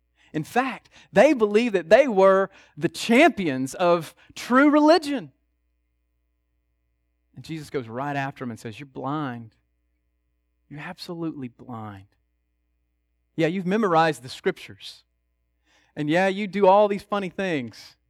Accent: United States; We're Christians because we're American, which is biblically ridiculous.

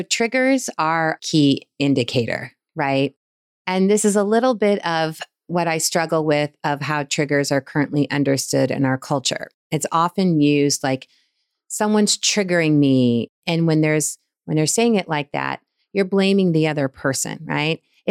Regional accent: California, United States; I'm from California. It's always in our backyard.

